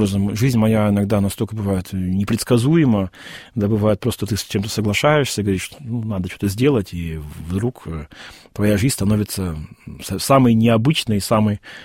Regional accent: Yaroslavl, Yaroslavl Oblast, Russia; самый наикореннейший из коренейших ярославцев.

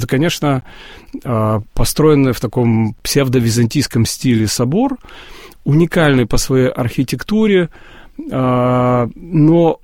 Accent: Brest, Brest Region, Belarus; все мое детство прошло, я вырос в Бресте, и фактически мы пацанами по казематам Брестской крепости, активно лазили

